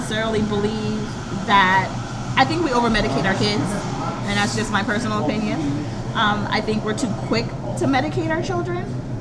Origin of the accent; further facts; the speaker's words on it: New York City, New York, United States; you know, born and raised in New York, I'm a different brand of parent.